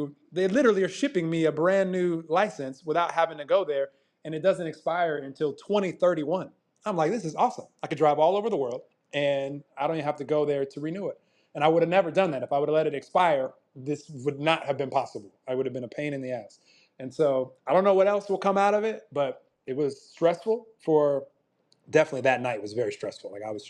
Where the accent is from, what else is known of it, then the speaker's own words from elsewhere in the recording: United States; now in Mexico; I'm in Mexico. I'm from America.